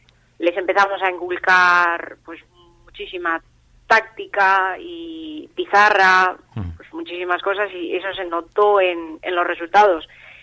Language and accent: Spanish; Brazil; now in Castro Urdiales, Spain; Yo soy de aquí, soy brasileña, pero cántabra de acogida.